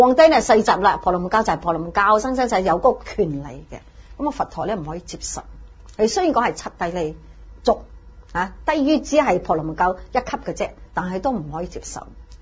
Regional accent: China; 我哋中国人系乜嘢？一家亲，天伦之乐就 very good 噶啦

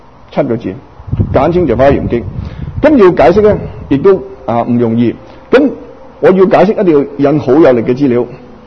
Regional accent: Guangdong, China; 特别呢，我们广东人啊，我哋照住去读

